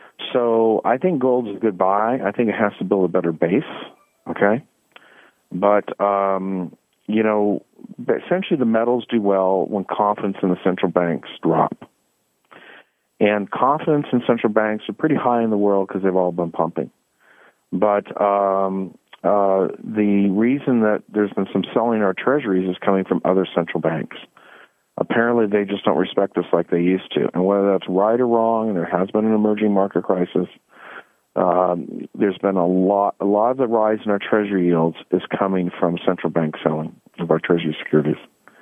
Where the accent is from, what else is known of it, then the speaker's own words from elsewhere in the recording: California, United States; You know, again, I'm from California, so I'm very cynical